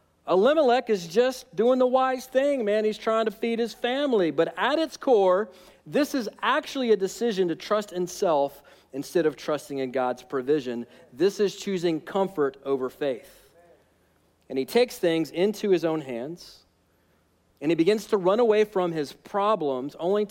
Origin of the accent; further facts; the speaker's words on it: Alabama, United States; All right, now I'm from Alabama, and so I can say that.